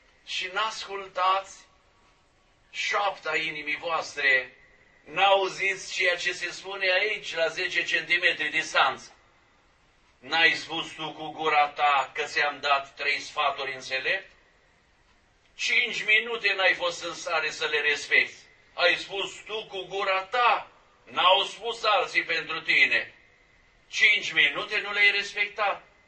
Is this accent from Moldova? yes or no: no; Romania; ca român vorbind